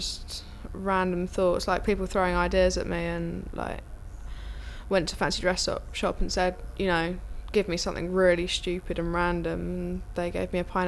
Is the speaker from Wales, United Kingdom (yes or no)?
no; Godstone, South East England, United Kingdom; I'm 17, 29th of April. And I'm from Godston